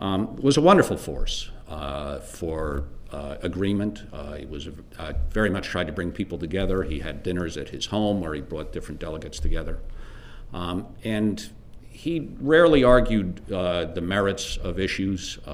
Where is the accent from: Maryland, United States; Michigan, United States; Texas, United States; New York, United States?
Maryland, United States; My home state, Maryland